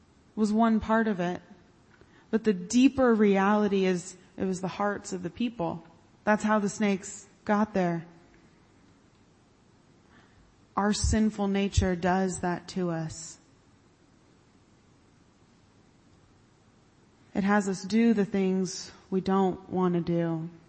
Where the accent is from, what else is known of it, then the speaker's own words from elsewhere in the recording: Orlando, Florida, United States; and I grew up in Orlando, so this was one of the big interstates I had to learn to drive on